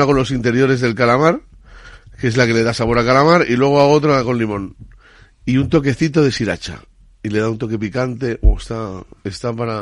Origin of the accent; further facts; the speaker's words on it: Barcelona, Catalonia, Spain; Además un poquito un guiño a mi tierra, que soy de Barcelona.